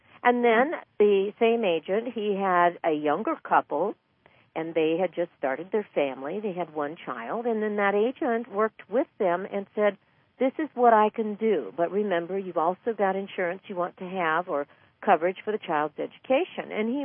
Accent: Los Angeles, California, United States; Well, I grew up in Los Angeles proper. I lived for many, many years in Inglewood and Burbank and Glendale and Burbank.

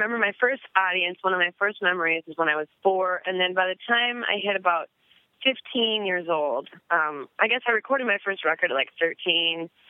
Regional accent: North Dakota, United States; you know, we're talking in very rural Midwest. I grew up in North Dakota.

